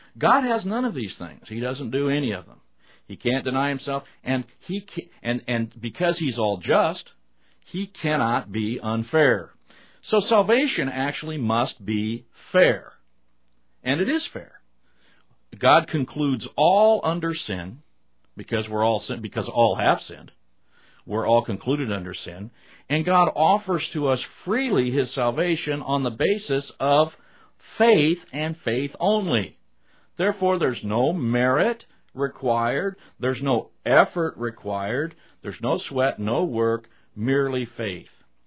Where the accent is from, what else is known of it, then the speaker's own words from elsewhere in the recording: Omaha, Nebraska, United States; Now I say that because I grew up in Omaha. I went 13 years to a Catholic school.